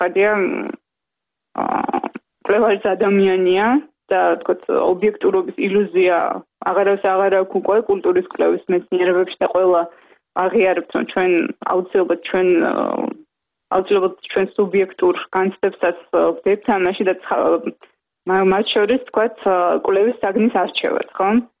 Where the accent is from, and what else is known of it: Tbilisi, Georgia; born or raised there